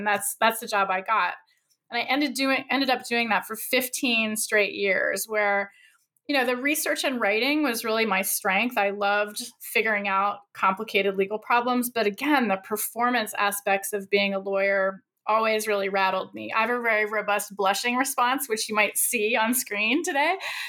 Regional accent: Virginia, United States; So I grew up in Virginia and I went straight through to law school right after undergrad and the same university.

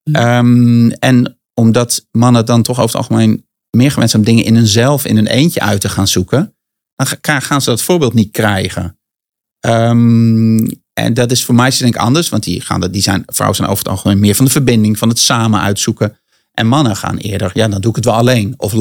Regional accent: Rotterdam, South Holland, Netherlands; mijn vader komt uit Rotterdam. Ik kom oorspronkelijk ook uit Rotterdam.

